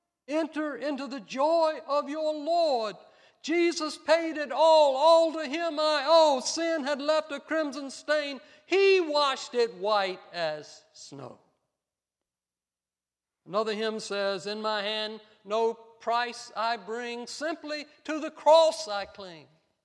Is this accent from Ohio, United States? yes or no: no; South Boston, Virginia, United States; Halifax Courthouse in Virginia, just north of South Boston, which is my hometown.